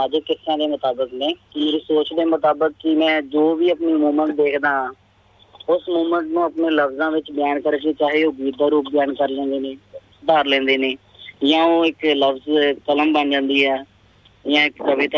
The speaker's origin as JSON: {"language": "Punjabi", "town": "Muktsar Sahib", "region": "Punjab", "country": "India", "moved": "as an adult", "lives_now": "Melbourne, Australia", "said": "ਮੈਂ ਜੀ ਐਕਚੁਅਲੀ ਮੈਂ ਮੁਕਤਸਰ ਸਾਹਿਬ ਤੋਂ ਹਾਂ ਬੇਸਿਕਲੀ। ਮੈਂ ਆਪਣੀ ਜ਼ਿੰਦਗੀ ਦੇ 10 ਸਾਲ ਘਰ ਤੋਂ ਬਾਹਰ ਹੀ ਕੱਢੇ ਨੇ"}